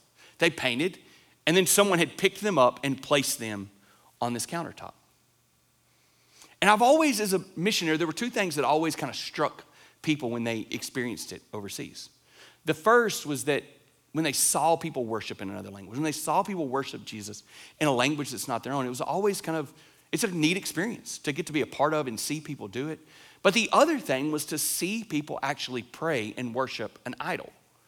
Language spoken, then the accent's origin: English; Lawrenceburg, Tennessee, United States; So after I grew up in Lawrenceburg, Tennessee. If y'all know where that's at, there's a big Amish, like horse and buggy Amish community there.